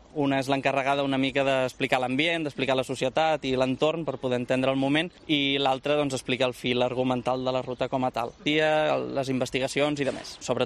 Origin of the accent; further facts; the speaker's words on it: Cambrils, Catalonia, Spain; de Cambrils, estudiant de Medicina.